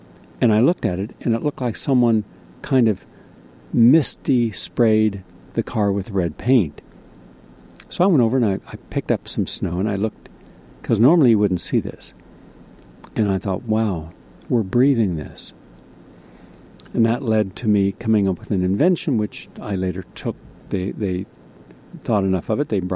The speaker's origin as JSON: {"language": "English", "region": "West Virginia", "country": "United States", "tie": "born or raised there", "said": "Now, where I grew up in West Virginia, we had a lot of coal mines."}